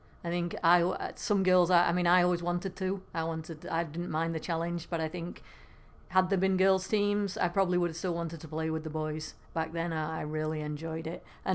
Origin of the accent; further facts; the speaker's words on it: Doncaster, Yorkshire and the Humber, United Kingdom; So I grew up in England. I'm from Doncaster, which is in Yorkshire.